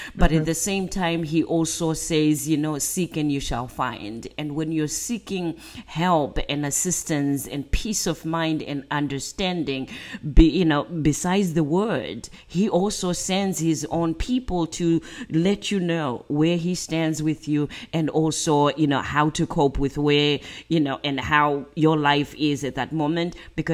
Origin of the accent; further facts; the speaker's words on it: Zimbabwe; I am also a very African American. Mm-hmm. Very African, actually. I'm originally from Zimbabwe.